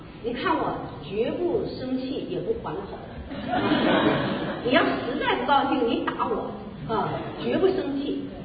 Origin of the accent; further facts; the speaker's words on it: China; now in United States; 那我们是从国内来的，我们在国内哈、啊，我们很早接触到啊，没有机会听啊。